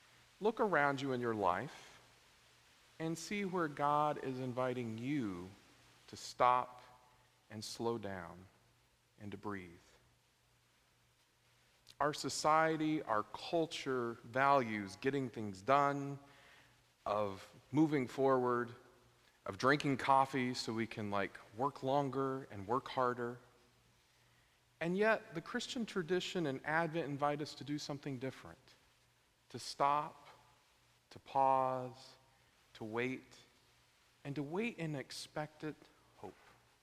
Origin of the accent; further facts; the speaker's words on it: Oklahoma City, Oklahoma, United States; This past week, I was actually in Oklahoma City, which is my hometown, and it's actually a small miracle I'm here with you today.